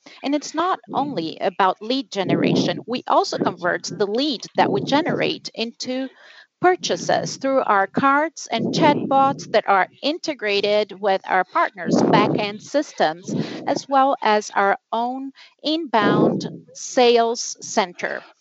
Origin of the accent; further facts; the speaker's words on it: United States; now in Brazil; Kim and I are U.S. entrepreneurs, and we've come to Brazil